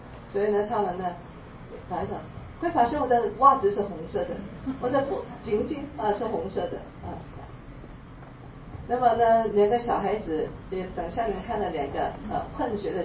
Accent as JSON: {"language": "Chinese", "region": "Guangdong", "country": "China", "said": "穿那个我们广东人叫街坊装"}